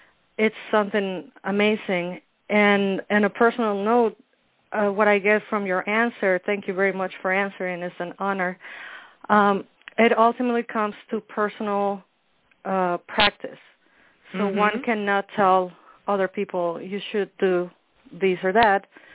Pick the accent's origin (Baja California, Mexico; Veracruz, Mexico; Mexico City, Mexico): Mexico City, Mexico; Yeah, I am originally from Mexico City